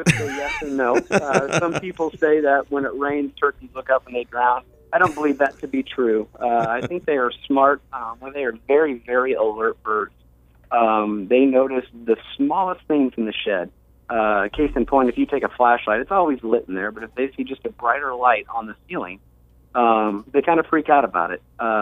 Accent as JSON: {"language": "English", "town": "Morton", "region": "Illinois", "country": "United States", "tie": "born or raised there", "said": "Background is I grew up here in Morton, Illinois, went out to college at ICC, and then over to ISU"}